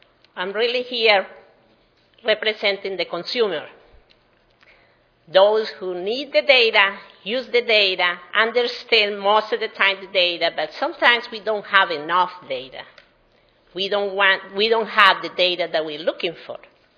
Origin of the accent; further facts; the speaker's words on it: Colombia; Like myself, I came from Colombia in South America. We come and adjust to the new place, but at the same time, we have to learn the systems.